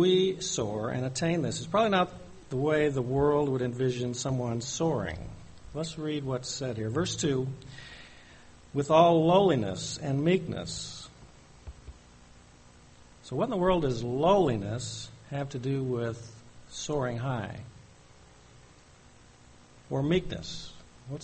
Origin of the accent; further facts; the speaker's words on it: Missouri, United States; See, I come from Missouri, so that was what we were always watching.